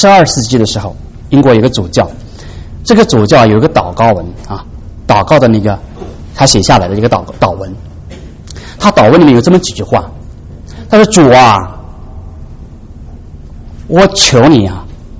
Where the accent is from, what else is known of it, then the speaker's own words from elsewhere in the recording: China; moved away; 我们在座的弟兄姐妹，在我们家乡从大陆来的时候都知道，中国人有一种迷信心态啊